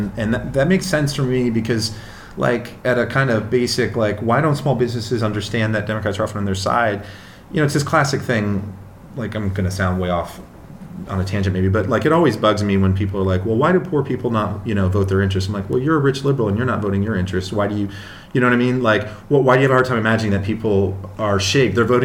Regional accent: North East England, United Kingdom; accent: Geordie; Yeah, I'm Geordie.

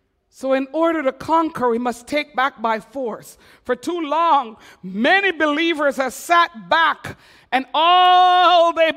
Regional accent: Quebec, Canada; Remember, I'm from Quebec.

